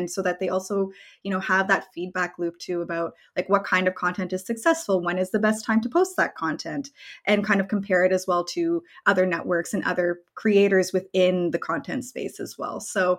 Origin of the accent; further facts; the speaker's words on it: Canada; now in Netherlands; I'm originally from Canada, but I'm based currently in the Netherlands.